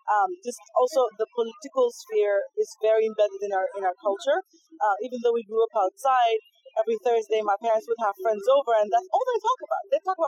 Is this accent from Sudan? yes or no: yes; Sudan; I'm from Sudan.